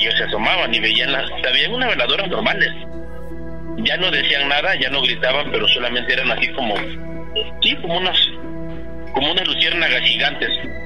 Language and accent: Spanish; Guerrero, Mexico; now in Mexico City, Mexico; yo soy del estado de Guerrero, pero radico aquí en la Ciudad de México.